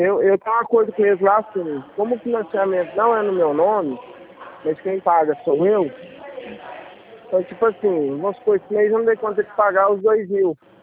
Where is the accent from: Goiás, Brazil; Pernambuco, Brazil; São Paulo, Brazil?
Goiás, Brazil; Itumbiara; Aí eu chegar lá em Itumbiara, que eu sou de Itumbiara.